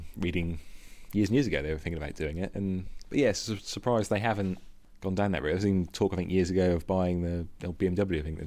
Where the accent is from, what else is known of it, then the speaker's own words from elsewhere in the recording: United Kingdom; as a British fan, it's pretty exciting to see what he can do.